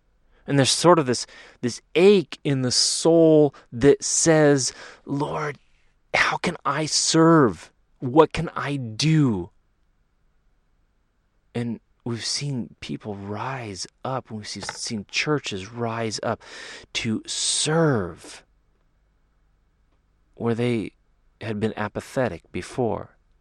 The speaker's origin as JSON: {"language": "English", "country": "United States", "tie": "born or raised there", "said": "And I have to admit, I grew up in the United States"}